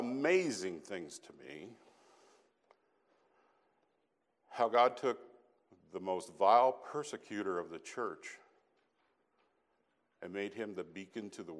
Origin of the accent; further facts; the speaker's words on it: Casper, Wyoming, United States; I grew up in Casper, Wyoming.